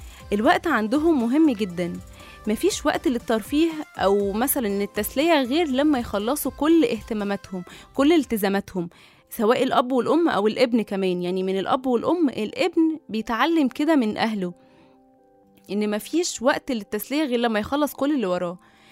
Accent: Egypt; احنا كشعب، يعني احنا كشعب مصري

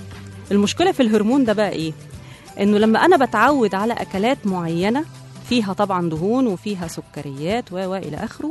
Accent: Egypt; طبعا احنا كلنا كمصريين من عادتنا خلص الأكل نروح نشرب شاي

